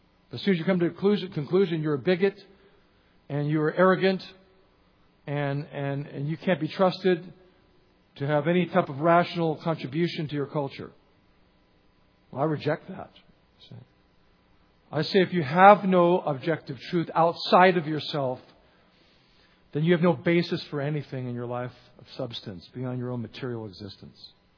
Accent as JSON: {"language": "English", "town": "Los Angeles", "region": "California", "country": "United States", "tie": "born or raised there", "said": "not where I grew up in Los Angeles, where they think you're crazy if you say you're a believer."}